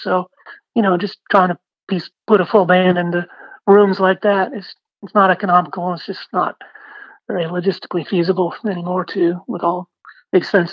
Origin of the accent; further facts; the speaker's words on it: Maine, United States; And I'm sure when he found out I was from Maine, that spurred on his interest in me a little bit. Those Maine guys like to stick together, you know.